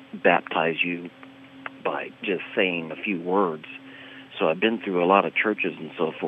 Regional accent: Newton, Iowa, United States; which was a Methodist church in my hometown in Newton, Iowa

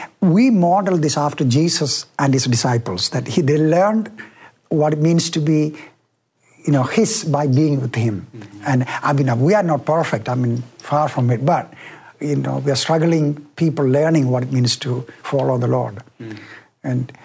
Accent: United States; I'm, you know, in this I'm very American, that is pragmatic.

